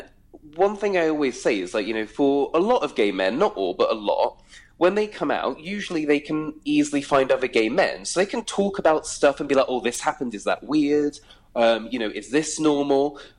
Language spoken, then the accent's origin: English; Midlands, United Kingdom; moved away as an adult; at 19, I moved to London because I grew up in the Midlands.